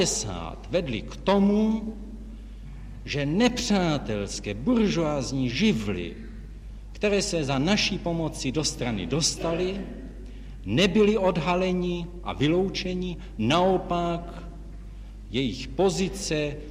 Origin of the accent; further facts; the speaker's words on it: Mariánské Lázně, Karlovy Vary Region, Czechia; born there; Mariánských Lázních.